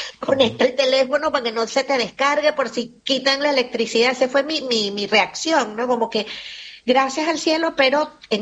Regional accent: Mérida, Venezuela; Yo soy de Mérida, tengo familia en Mérida, en los Andes venezolanos.

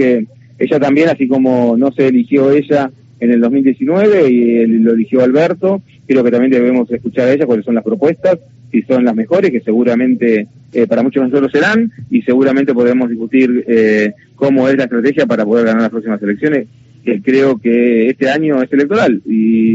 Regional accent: Buenos Aires, Argentina; eso nos preocupa como porteños.

